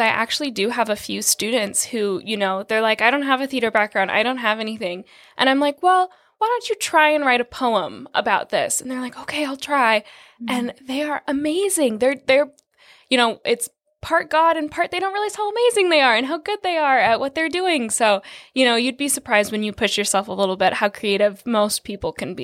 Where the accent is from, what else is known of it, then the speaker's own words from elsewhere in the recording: Tucson, Arizona, United States; I'm so blessed to be here, born and raised in Tucson, and I love it with my whole heart.